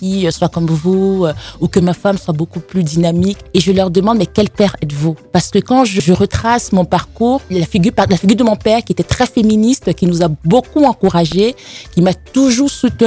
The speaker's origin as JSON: {"language": "French", "country": "Cameroon", "tie": "born or raised there", "said": "Je suis née au Cameroun il y a quelques années déjà. J'y ai grandi, j'ai fait toutes mes études primaires, secondaires."}